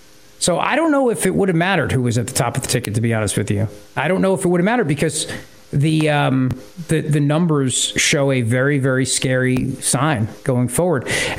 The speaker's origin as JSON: {"language": "English", "region": "New Jersey", "country": "United States", "tie": "born or raised there", "said": "when I was growing up in New Jersey and all my years in New Jersey politics"}